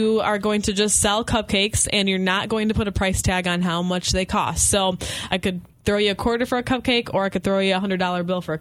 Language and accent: English; Coloma, Michigan, United States; Well, not only that, but I'm from Coloma.